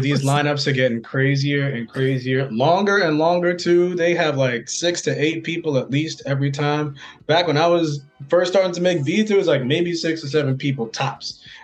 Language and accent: English; Staten Island, New York, United States; I'm from Staten Island. So I took the boat to Bowling Green, the bottom of Manhattan.